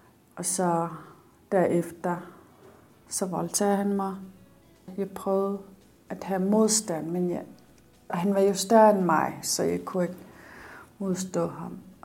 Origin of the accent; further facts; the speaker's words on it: Maniitsoq, Qeqqata, Greenland; Jeg kommer fra Grønland, jeg kommer fra Maniitsoq, og jeg er 30 år gammel. Jeg er født og opvokset i Maniitsoq, og jeg er vokset op med mine bedsteforældre.